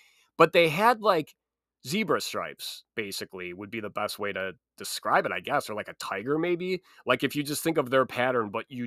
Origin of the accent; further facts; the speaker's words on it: Chicago, Illinois, United States; I say Zubaz, so that's how, because I'm from Chicago, so I say Zubaz.